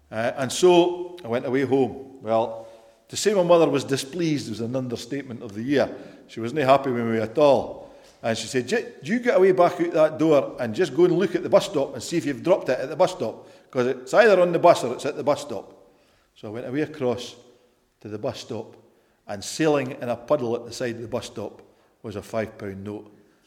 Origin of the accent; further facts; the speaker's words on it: Scotland, United Kingdom; knowing being a Scotsman, I'm quite happy to see £5 notes